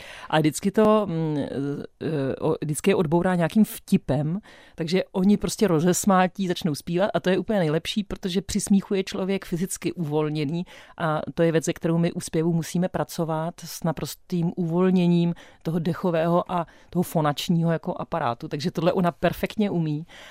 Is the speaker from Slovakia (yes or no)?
yes; Slovakia; Jako my Slováci